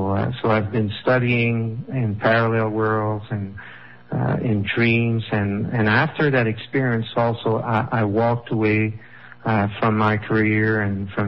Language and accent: English; Saint-Agathe, Quebec, Canada; I'm Canadian. I'm from Saint-Agathe. It's near Montreal, about an hour and a half north of Montreal.